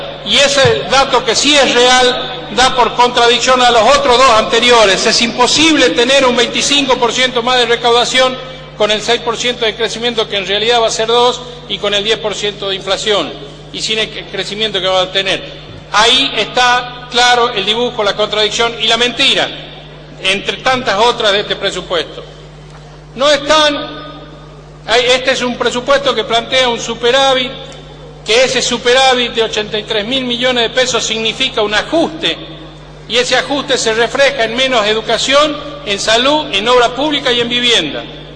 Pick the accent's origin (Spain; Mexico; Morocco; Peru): Spain; La Rioja; no están las soluciones adecuadas que necesitamos como riojanos.